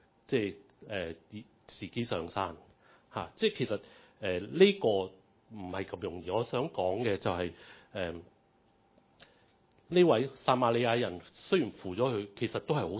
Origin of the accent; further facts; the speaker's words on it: Hong Kong; 我諗對於我哋香港人嚟講